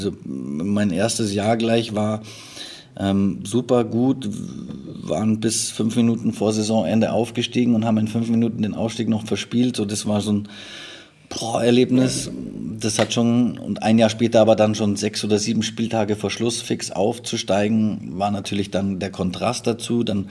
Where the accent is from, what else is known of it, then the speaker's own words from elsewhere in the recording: Munich, Bavaria, Germany; ich bin in München aufgewachsen, also geboren sogar und aufgewachsen